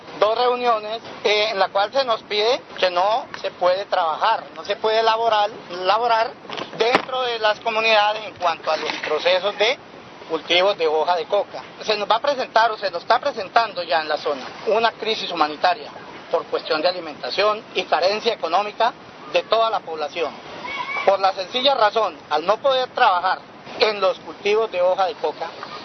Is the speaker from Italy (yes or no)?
no; Colombia; nosotros como campesinos y como colombianos no existimos para el Estado